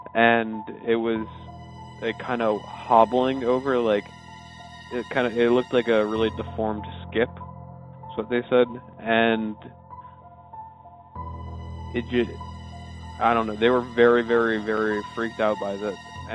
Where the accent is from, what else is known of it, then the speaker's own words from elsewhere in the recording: Atlanta, Georgia, United States; I'm from Atlanta, Georgia.